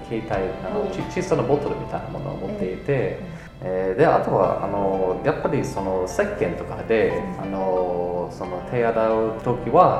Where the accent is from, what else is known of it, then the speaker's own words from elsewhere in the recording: Florida, United States; Japanese is a second language; フロリダ、はい、フロリダ出身なんですけど